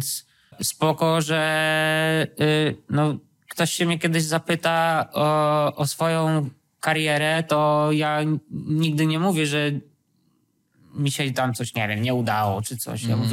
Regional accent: Wrocław, Lower Silesian Voivodeship, Poland; pomimo tego, że jestem z Wrocławia

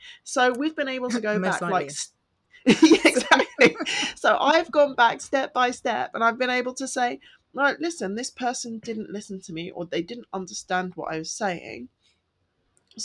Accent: London, United Kingdom; I'm from East London.

